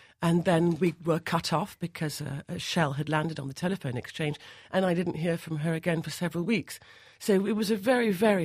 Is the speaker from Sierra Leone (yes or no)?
yes; Sierra Leone; the extraordinary courage that I see in these places and in my home country of Sierra Leone is this courage to keep on going.